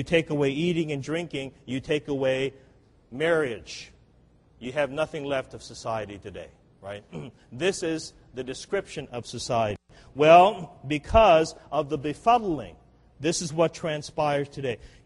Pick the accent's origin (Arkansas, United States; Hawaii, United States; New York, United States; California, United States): Hawaii, United States; I grew up in Hawaii. My family's from Hawaii, and my parents grew up on the Big Island there, and I grew up on the island of Oahu.